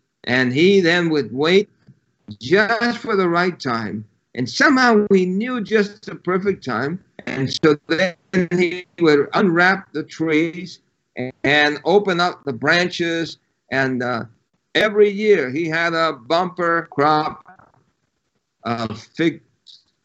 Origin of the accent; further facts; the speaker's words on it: New York City, New York, United States; When I was a young lad growing up in New York City, my mother moved us to a street named Skank Avenue.